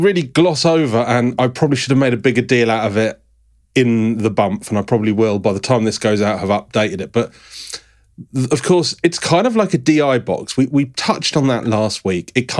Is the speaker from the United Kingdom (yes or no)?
yes; England, United Kingdom; I'm English.